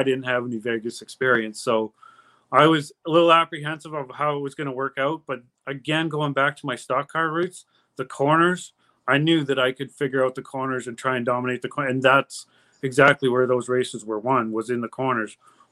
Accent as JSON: {"language": "English", "country": "Canada", "said": "the funnest stuff was me being Canadian and them being from North Carolina."}